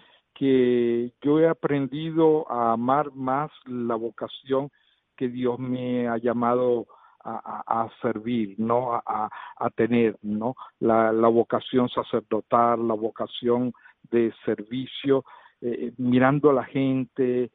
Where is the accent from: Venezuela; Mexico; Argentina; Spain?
Venezuela; moved away; En realidad soy también yo un refugiado, parte de esos 6 millones probablemente que han salido de Venezuela en busca de un futuro